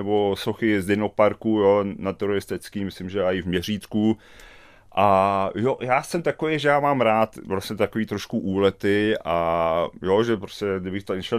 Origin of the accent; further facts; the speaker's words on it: Borová, Pardubice Region, Czechia; já jsem vyrůstal vlastně na statku Borova u Poličky na samotě